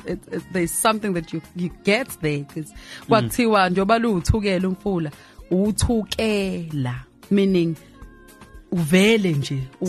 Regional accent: South Africa; but not only just being a South African, but an African woman, you know.

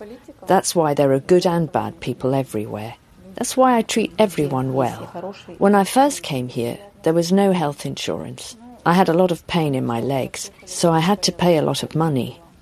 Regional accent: Kremenchuk, Poltava Oblast, Ukraine; now in South Korea; I'm 38 years old. I came from Ukraine, from the city of Kremenchuk.

